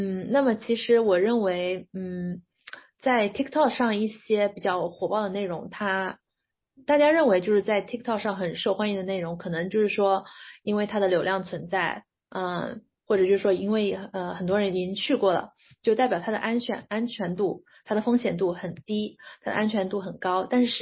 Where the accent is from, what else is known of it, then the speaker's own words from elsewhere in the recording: China; now in United States; 就是因为我来自中国，那在中国的话，就是大家的印象中都是高速都是一种不会出现在人口聚集区的这样一种情况的。